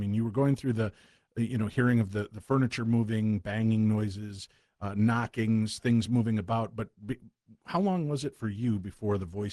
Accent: United States; because growing up in the United States, and I'm not sure how prevalent it was for you

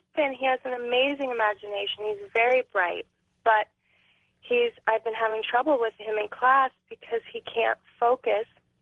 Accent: Trinity County, California, United States; I grew up in Trinity County, in we built our own house.

